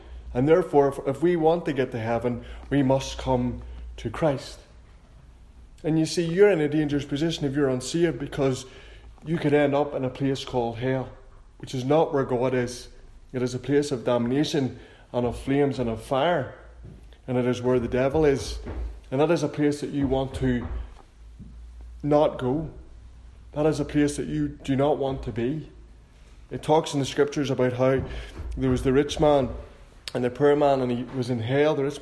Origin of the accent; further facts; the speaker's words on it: Dundonald, Northern Ireland, United Kingdom; born there; This was 1985, that was over 30 years ago, where I was born in Dundonald.